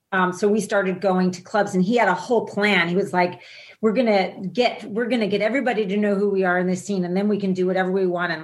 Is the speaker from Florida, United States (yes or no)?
no; New Jersey, United States; People I grew up with in New Jersey thought it was government hype, thought they were making it up, you know?